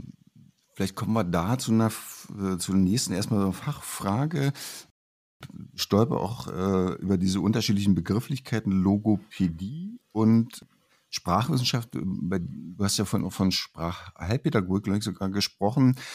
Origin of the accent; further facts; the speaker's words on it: Brandenburg, Germany; accent: Brandenburg dialect; now in Görlitz, Germany; ich habe jetzt schon ein paar die Rückmeldungen, die ich bekommen habe zum Podcast, dass mein Brandenburger Dialekt nicht zu verleugnen ist.